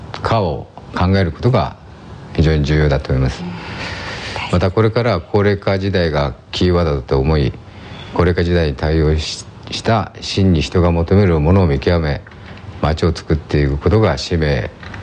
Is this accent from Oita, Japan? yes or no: no; Niigata, Japan; 生まれ育った、ふるさと新潟で大都市のような人が集う街づくりをしてみたいなという思いで